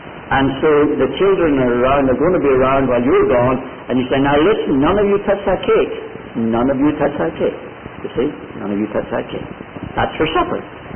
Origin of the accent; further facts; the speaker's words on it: Canada; I'm a Canadian citizen. I've got my passport